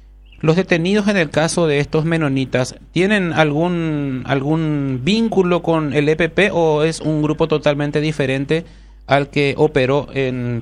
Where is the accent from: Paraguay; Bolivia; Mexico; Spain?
Paraguay; por sobre todo como ciudadanos paraguayos